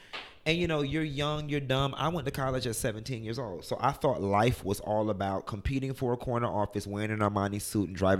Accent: Miami, Florida, United States; growing up in Miami, I only thought that we could be, you know, senior bus drivers.

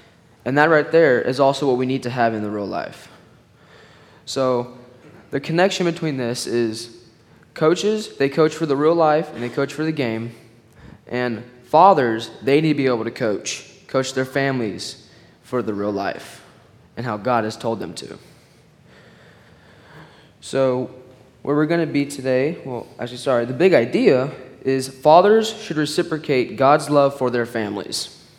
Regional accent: Dallas, Texas, United States; All right, so … I am from Dallas, Texas.

